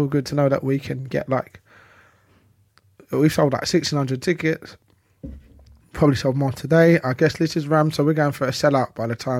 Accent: London, United Kingdom; We're from East End.

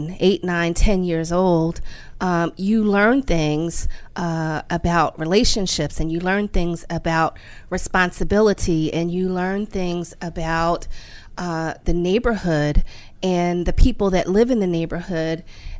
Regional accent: Philadelphia, Pennsylvania, United States; I grew up in West Philadelphia.

